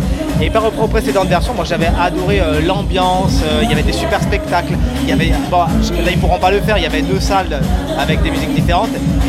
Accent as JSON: {"language": "French", "town": "Nîmes", "region": "Occitanie", "country": "France", "said": "Moi, je suis de Nîmes et ils font pas mal de trucs depuis un petit moment."}